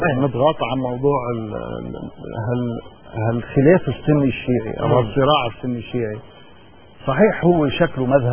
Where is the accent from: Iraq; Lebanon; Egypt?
Lebanon; بس لانه مثل ما قلنا لبنان بلد محايد، اذا نحن كلبنانيين ما بدرنا بحل هاي اموره